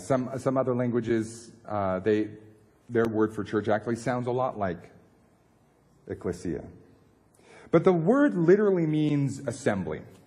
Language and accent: English; United States; if I can speak as an American, it's our territory in a foreign land.